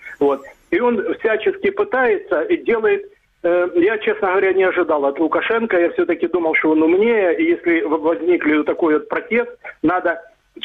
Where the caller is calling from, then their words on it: Dnipro, Dnipropetrovsk Oblast, Ukraine; Добрый вечер … город Днепр.